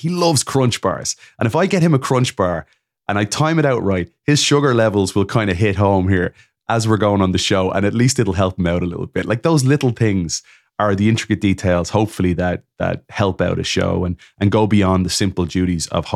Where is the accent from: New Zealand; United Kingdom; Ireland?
Ireland; moved away as an adult; now in United States; when I was a kid growing up in Ireland.